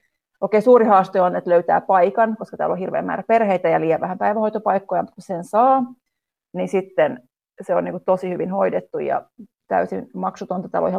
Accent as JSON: {"language": "Finnish", "town": "Espoo", "region": "Uusimaa", "country": "Finland", "tie": "born or raised there", "also_born_or_lived": "Soviet Union", "said": "Mä oon kasvanut koko lapsuuden ja varhaisnuoruuden Espoossa ja opiskellut Tampereella, eli ihan niinku vahvasti Suomi-tausta itsellä, mutta sitten perheessä kerrotaan, että made in USSR lapsi olen siis."}